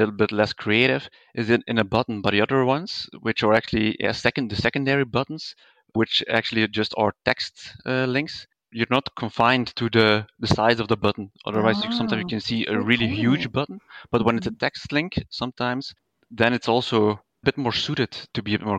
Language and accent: English; Belgium; I'm from Belgium